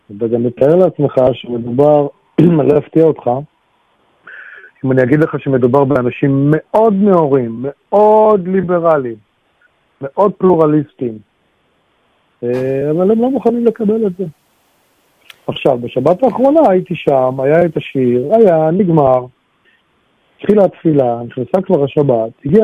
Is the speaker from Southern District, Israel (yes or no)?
no; Tel Aviv, Tel Aviv District, Israel; זו אוכלוסייה שאני היום לא גר שם, אבל גדלתי שם